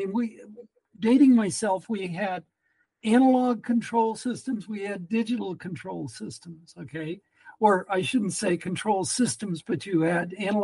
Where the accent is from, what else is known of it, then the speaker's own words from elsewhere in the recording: Phoenix, Arizona, United States; born there; now in San Jose, United States; So anyways, I was born in Phoenix, ended up going to school in Arizona in nuclear engineering.